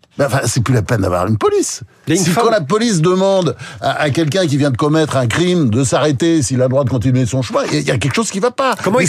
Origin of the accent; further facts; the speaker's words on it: Marseille, Provence-Alpes-Côte d'Azur, France; Moi, franchement, d'ailleurs, en tant que Marseillais